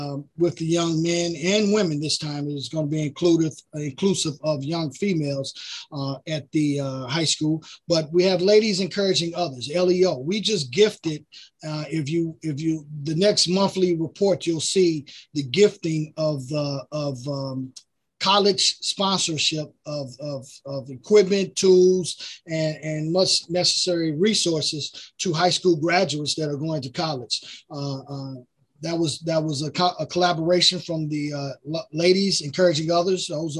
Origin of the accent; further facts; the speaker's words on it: East St. Louis, Illinois, United States; I grew up in the East St. Louis Boys Club. They helped keep me out of trouble.